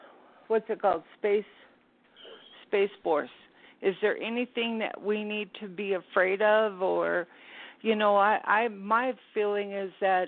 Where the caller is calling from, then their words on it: Wyoming, United States; I'm calling from Wyoming.